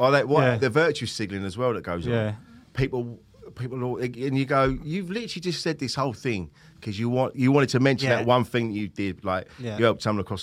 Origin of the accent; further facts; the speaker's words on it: Bromley, London, United Kingdom; I'm from Bromley.